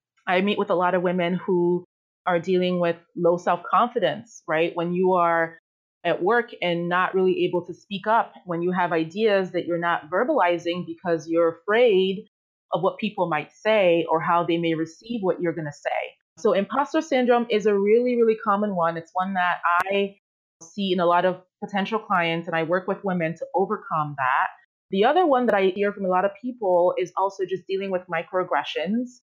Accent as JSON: {"language": "English", "country": "Nigeria", "said": "I am Nigerian. That's where my last name is from."}